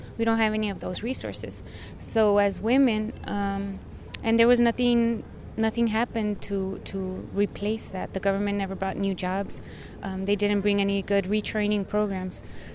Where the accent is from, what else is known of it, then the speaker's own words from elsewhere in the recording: El Paso, Texas, United States; We're from El Paso, Texas.